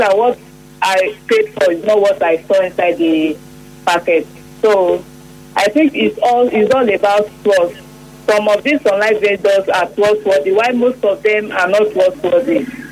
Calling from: Owerri, Imo, Nigeria; I'm calling from Owerri.

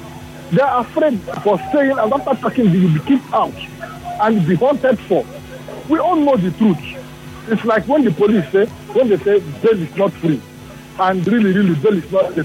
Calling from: Port Harcourt, Rivers, Nigeria; I'm calling from Port

